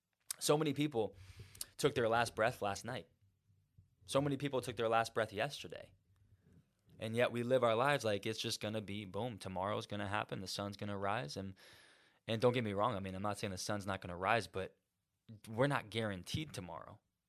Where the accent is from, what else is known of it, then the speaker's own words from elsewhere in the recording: Florida, United States; me being American, raised in Florida